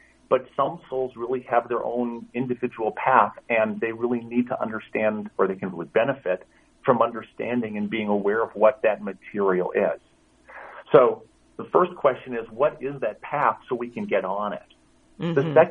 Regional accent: Milwaukee, Wisconsin, United States; born there; now in Los Angeles, United States; Well, I was born in Milwaukee

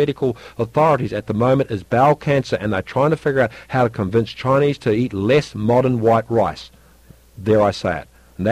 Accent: New Zealand; I'm a Kiwi farmer.

